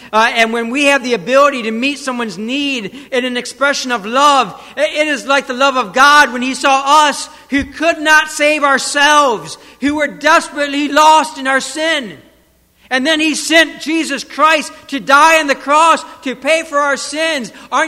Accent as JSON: {"language": "English", "region": "Michigan", "country": "United States", "tie": "born or raised there", "said": "When I was growing up in Michigan, Michigan's a unique state."}